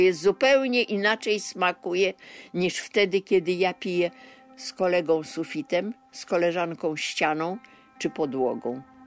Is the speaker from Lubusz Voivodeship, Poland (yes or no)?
no; Warsaw, Masovian Voivodeship, Poland; ja też z Warszawy, to wiemy jak było w Warszawie